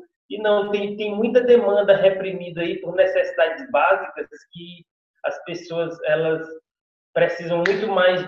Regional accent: Fortaleza, Ceará, Brazil; tendo esse gene do sertão, né? E junto com a minha criação, eu fui criado no Benfica, que é um bairro quase no centro de Fortaleza.

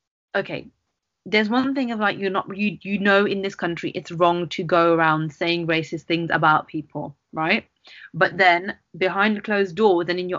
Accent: India; with me obviously wanting to marry a black person and being Indian

